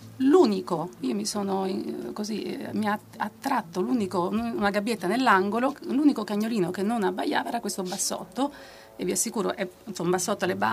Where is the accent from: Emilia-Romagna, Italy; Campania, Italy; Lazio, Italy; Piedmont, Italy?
Lazio, Italy; Rome; noi siamo romani